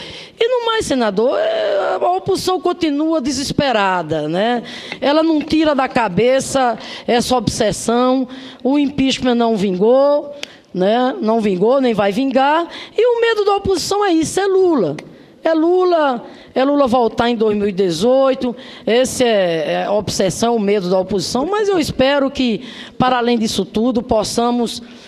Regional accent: Paraíba, Brazil; Eu sou paraibana de origem. Não nasci na casa grande, não. Nasci lá na senzala, assim como ele.

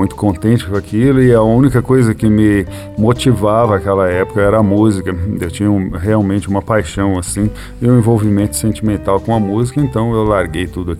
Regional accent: São Paulo, Brazil; eu sou paulistano e eu comecei estudando música lá.

